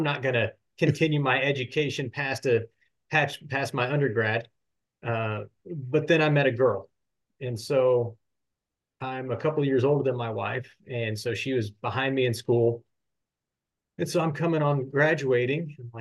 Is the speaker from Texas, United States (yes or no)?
yes; Hondo, Texas, United States; I grew up in a rural area of Texas. I grew up near Hondo, Texas, which is west of San Antonio. So grew up on my family's farm and ranch